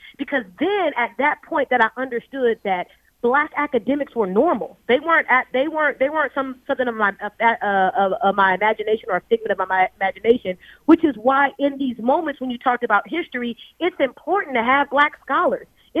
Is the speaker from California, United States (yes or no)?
yes; California, United States; And to make the point, I'm from California